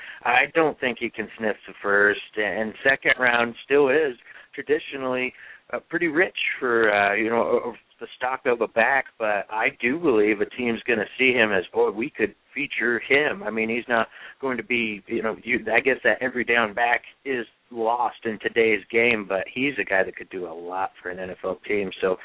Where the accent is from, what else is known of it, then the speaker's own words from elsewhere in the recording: Indiana, United States; I've got a huge bias because he is from Muncie, Indiana, and I'm from Indiana, so I definitely like him. He even knew about my high school